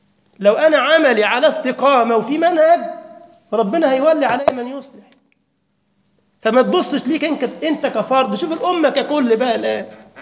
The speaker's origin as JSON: {"language": "Arabic", "country": "Egypt", "said": "شوف بس عندنا في مصر"}